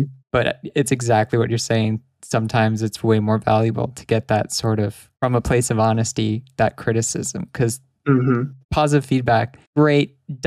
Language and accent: English; West Coast, Canada; Yeah, West Coast, which means it's 2 p.m. for me